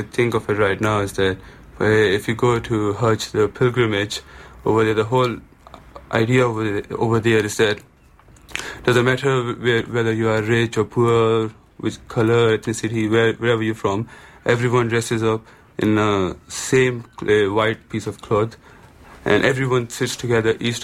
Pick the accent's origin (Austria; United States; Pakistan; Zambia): Pakistan; Yeah, I was born and raised in a Muslim family. I am from Pakistan.